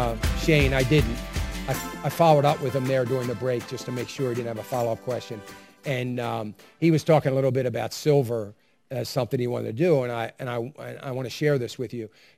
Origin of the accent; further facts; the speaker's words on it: United States; I think it's all kind of ridiculous, but I'm an American, so of course I would.